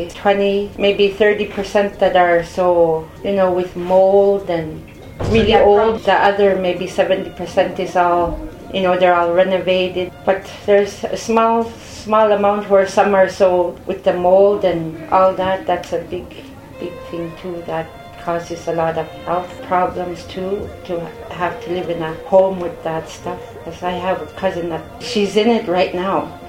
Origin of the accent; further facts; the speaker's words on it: Kugluktuk, Nunavut, Canada; I'm from Kogloktok, Nunavut. There's what, maybe 1,500 people live there, I think. It's a small, small community. Most Western community in Nunavut.